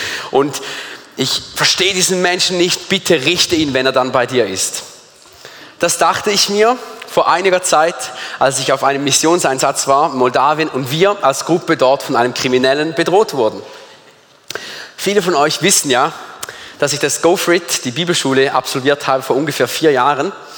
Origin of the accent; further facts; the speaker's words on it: Switzerland; wir sitzen da als Schweizer, haben keine Ahnung, was abgeht.